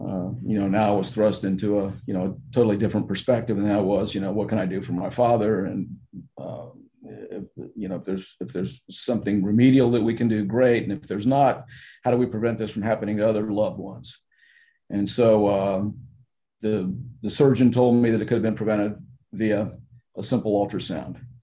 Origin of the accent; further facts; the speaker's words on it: Tampa, Florida, United States; also born or lived in Houston, Texas; I was born in Houston, Texas, simply because my dad was traveling at the time. But I'm really a Florida native. I'm a Tampa native. I've been in Tampa, the Tampa Bay area, for 63 of my 64 years.